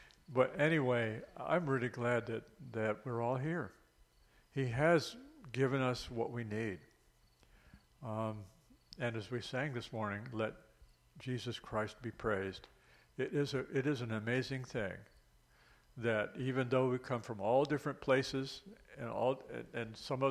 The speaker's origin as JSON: {"language": "English", "region": "West Virginia", "country": "United States", "said": "We're from West Virginia, both of us."}